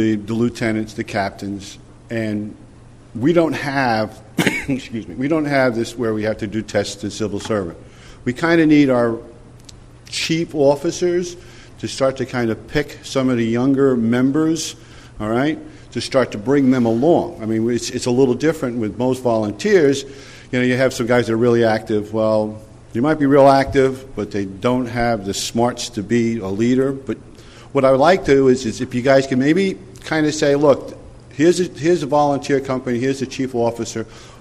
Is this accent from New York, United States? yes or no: yes; Rockland County, New York, United States; I'm from Rockland County.